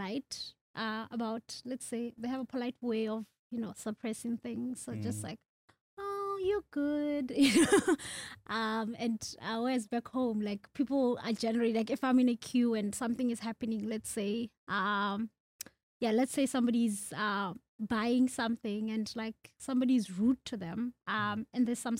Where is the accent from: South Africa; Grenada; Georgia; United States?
South Africa; I grew up in South Africa. I'm from a village.